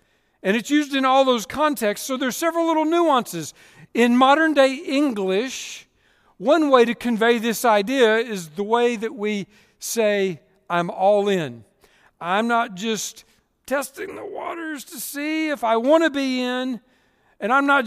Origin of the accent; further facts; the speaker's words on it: Texas, United States; So growing up in Central Texas, I was never, ever, ever on boats.